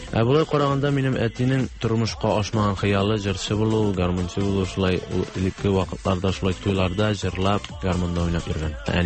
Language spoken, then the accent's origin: Tatar; Buyyrgan, Tatarstan, Russia; also born or lived in Almetyevsk; Мин үзем Шаллы ягыннан инде Тукай районы Буйырган авылыннан булам. Шунда туганмын, шунда үстем 15-16 яшка кадәр. Аннан инде гомер юллары Әлмәт ягына алып китте. Анда Әлмәт ягында 4 ел буе музыка училищесында укыдым.